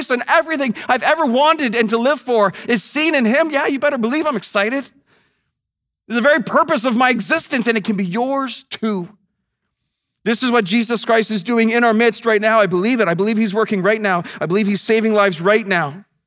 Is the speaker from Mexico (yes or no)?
no; Canada; I'm Canadian, I'm thankful for Canada